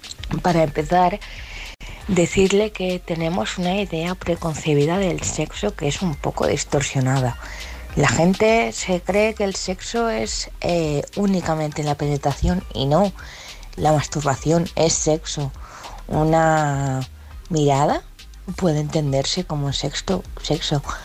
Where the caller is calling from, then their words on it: Vilanova i la Geltrú, Catalonia, Spain; de Vilanova y de Geltrú.